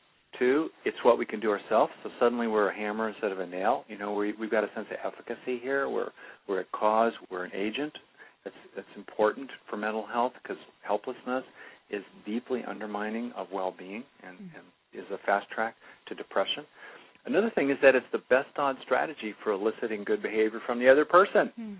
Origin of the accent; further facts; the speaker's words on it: California, United States; I grew up in California, really weird, you know, in California.